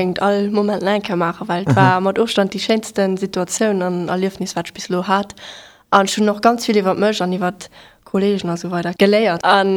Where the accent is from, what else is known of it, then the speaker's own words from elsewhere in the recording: Luxembourg; ich komme aus Luxemburg.